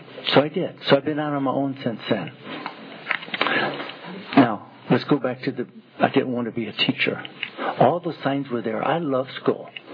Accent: Bakersfield, California, United States; And I came from Bakersfield, a very conservative town

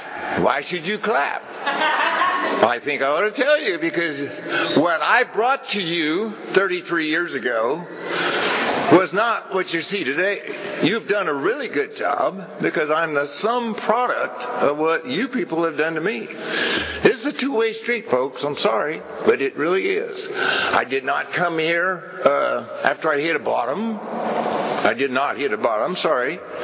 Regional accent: California, United States; But just so you know, I'm a redneck from Tulare County.

